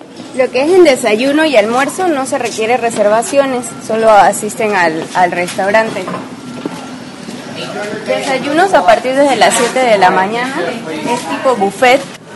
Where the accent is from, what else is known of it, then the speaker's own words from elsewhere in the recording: Panama; De Panamá.